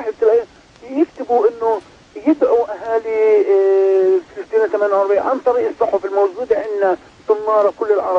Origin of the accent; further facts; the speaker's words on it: Israel; فلسطينيين 48 نكثر زيارتنا